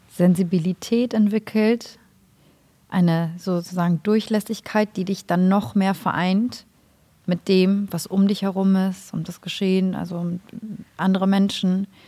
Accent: Germany; mein Mann und ich sind beide geflüchtet damals, also als Flüchtlingskinder groß geworden in Deutschland.

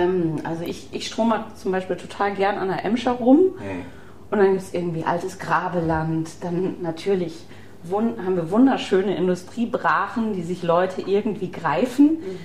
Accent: North Rhine-Westphalia, Germany; Ich bin Westfälin. Ich komme aus dem Münsterland, vom Hof.

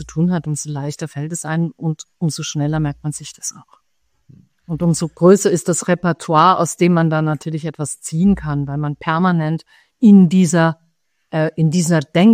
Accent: Switzerland; Ich als Schweizerin darf diesen Witz erzählen.

